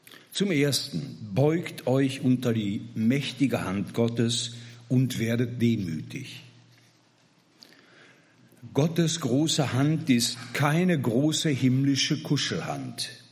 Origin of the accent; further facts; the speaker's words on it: Gelsenkirchen, North Rhine-Westphalia, Germany; Ich komme aus Gelsenkirchen-Buer, bin 71 Jahre alt, verheiratet, 3 Kinder, 5 Enkelkinder.